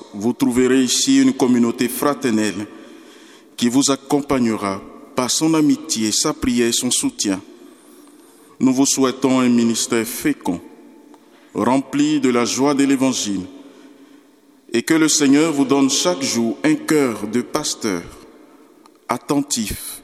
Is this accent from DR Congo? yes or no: no; Côte d’Ivoire; now in France; chez nous en Côte d'Ivoire, quand vous descendez de l'avion et que vous voulez rentrer dans la ville